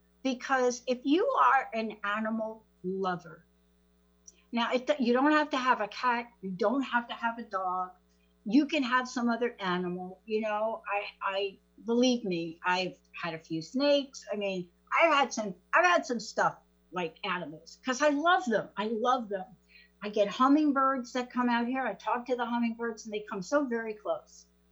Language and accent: English; New York, United States; accent: New York; Do you like me when I use my New York accent, Tammy?